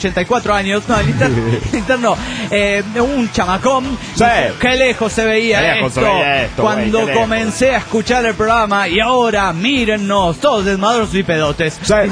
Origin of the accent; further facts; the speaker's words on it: Mexico City, Mexico; del DF mexicano.